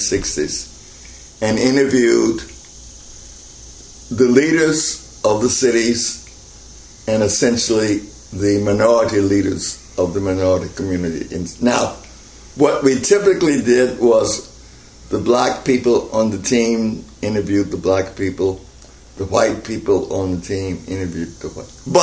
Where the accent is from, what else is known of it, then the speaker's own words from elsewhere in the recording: the South, United States; I'm a Southerner.